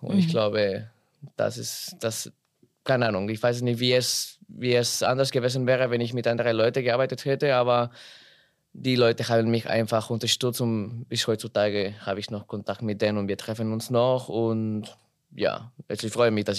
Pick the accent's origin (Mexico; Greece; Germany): Mexico; German is a second language; Das ist die vierte große Stadt in meiner Heimat. Es gibt auch natürlich größere Städte, so wie die Hauptstadt Mexiko-Stadt und so.